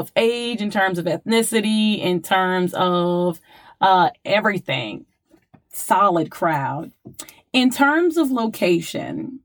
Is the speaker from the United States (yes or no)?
yes; New Orleans, Louisiana, United States; And you grew up in California. I grew up in New Orleans. We grew up in hood.